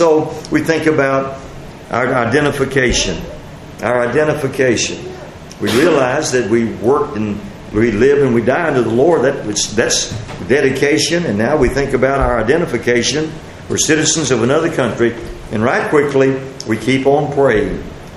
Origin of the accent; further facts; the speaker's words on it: Texas, United States; I appreciate the blessings of being an American, being a Texan.